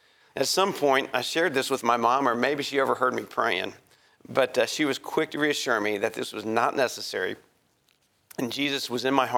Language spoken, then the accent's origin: English; Dallas, Texas, United States; I grew up in Dallas. I went to Holland Park High School. I'm the youngest of four boys.